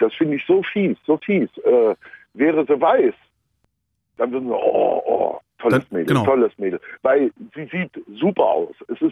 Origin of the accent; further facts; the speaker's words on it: Germany; born there; Geboren wurde ich in der DDR.